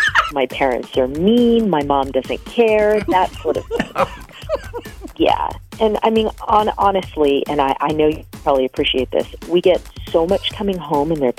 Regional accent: Sun Prairie, Wisconsin, United States; I'm from Sun Prairie, and I need to pay more attention.

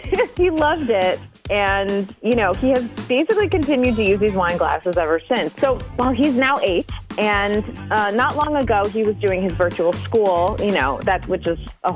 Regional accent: DeForest, Wisconsin, United States; I'm from DeForest.

